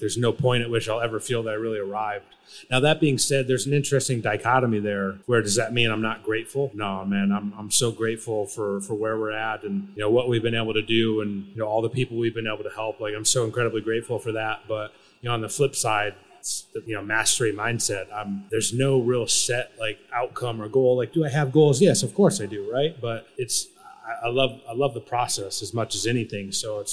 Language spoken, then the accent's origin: English; Michigan, United States; Hated them, and I'm from Michigan. Like, it seems kind of weird, but where I grew up was like literally halfway between Detroit and Chicago.